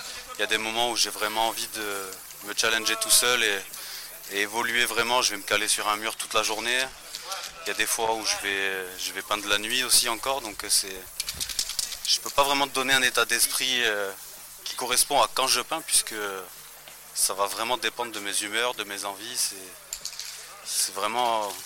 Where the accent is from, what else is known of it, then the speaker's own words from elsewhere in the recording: Provence-Alpes-Côte d'Azur, France; m'a emmené voir un dégrafeur qui faisait une fresque dans ma ville natale, à côté de Toulon.